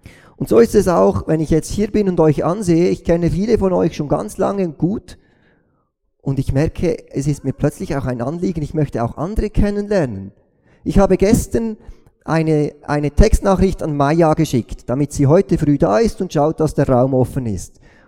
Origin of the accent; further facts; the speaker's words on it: Switzerland; Natürlich, wir sind Schweizer